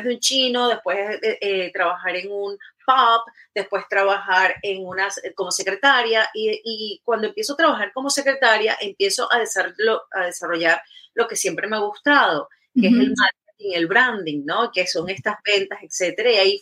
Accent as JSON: {"language": "Spanish", "country": "Venezuela", "moved": "yes", "said": "Yo emigré de Venezuela, como te digo, hace 23 años, pero fui primero a España."}